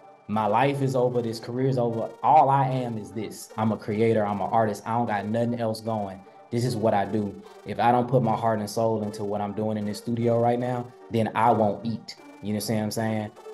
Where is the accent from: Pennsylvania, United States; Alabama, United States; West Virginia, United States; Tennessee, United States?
Tennessee, United States; Memphis; You from a place, like I'm from Memphis. So you from a place where there's not a lot of industry.